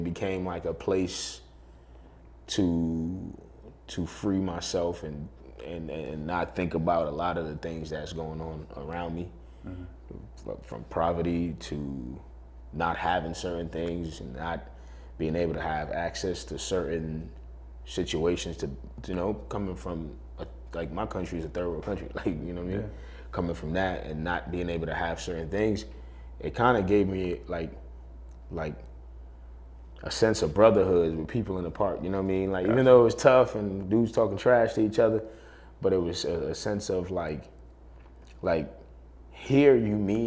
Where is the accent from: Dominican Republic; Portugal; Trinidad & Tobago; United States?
Trinidad & Tobago; I feel like that happened because I'm from Trinidad.